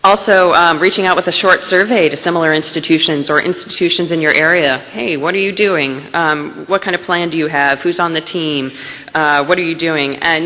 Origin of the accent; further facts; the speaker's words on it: Mid-Atlantic, United States; I'm from the Mid-Atlantic, so I'm talking about Hurricane Agnes here.